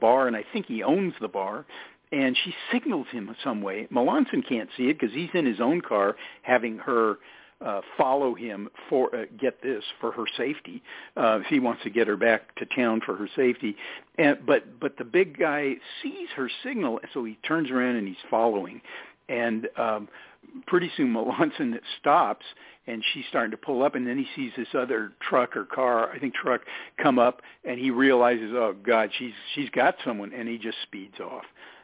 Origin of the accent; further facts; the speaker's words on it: Napa, California, United States; I wrote a memoir of growing up in Napa in the 50s and early 60s and just what life was like then.